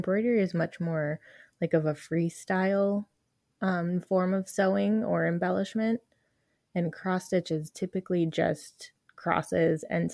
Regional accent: Denver, Colorado, United States; also born or lived in Arizona; I was born here and raised in Denver.

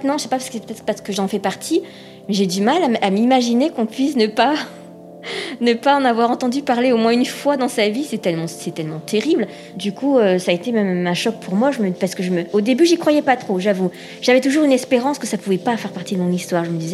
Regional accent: Réunion, France; j'ai été adoptée, je viens de La Réunion

